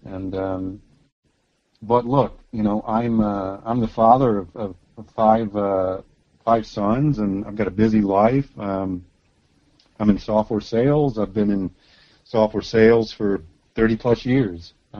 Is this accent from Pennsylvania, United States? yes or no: no; Virginia, United States; I'm American. I grew up in Southwest Virginia, and I think that's important, because I have you know, conservative roots in my makeup